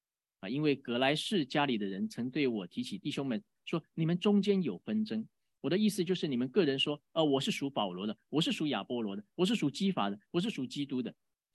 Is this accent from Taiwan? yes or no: yes; Taiwan; 我们台湾人虽然中文不怎么标准，但是我们台湾人很有人情味。